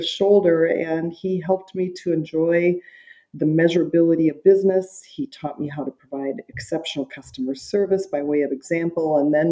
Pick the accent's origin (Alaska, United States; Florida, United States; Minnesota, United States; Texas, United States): Minnesota, United States; Olivia; So I grew up in Olivia, Minnesota. It's about 75 miles northwest of St. Peter.